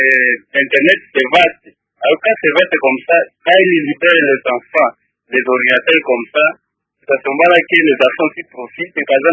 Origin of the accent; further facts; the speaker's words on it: Butembo, North Kivu, DR Congo; moi, je vous appelle de Ariwara, mais je suis originaire de Butembo, au nord Kivu.